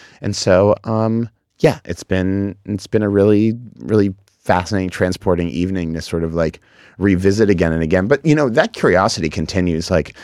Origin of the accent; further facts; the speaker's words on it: Boston, Massachusetts, United States; now in Los Angeles, United States; And I also think that growing up in Boston, I, you know, benefited a lot from that.